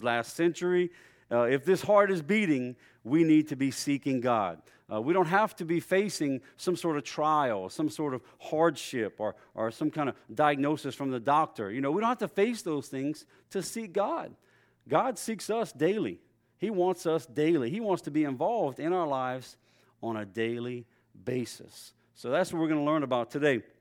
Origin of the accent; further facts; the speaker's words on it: Louisiana, United States; Well, I was raised in South Louisiana, and we lived off of $300, not a day, a month.